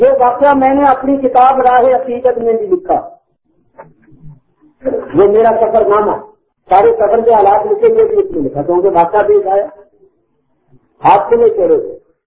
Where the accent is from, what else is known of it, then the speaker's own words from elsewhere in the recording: Karachi, Sindh, Pakistan; آپ کہاں سے آئے؟ میں نے کہا پاکستان. کس شہر سے؟ میں نے کہا کراچی سے.